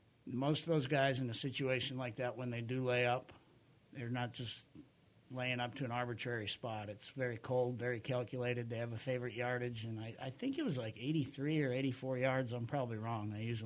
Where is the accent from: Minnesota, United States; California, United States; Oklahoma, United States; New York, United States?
Minnesota, United States; My home state of Minnesota, so I got to disagree with Billy.